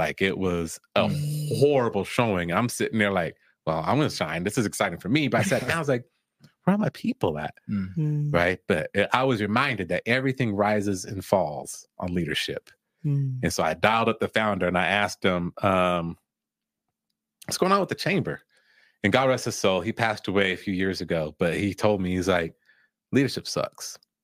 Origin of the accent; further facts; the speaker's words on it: Utah, United States; being born and raised in Utah, I feel like one of these times you're going to expose to the network marketing industry, because we're like in this network marketing capital of the world with all the headquarters here.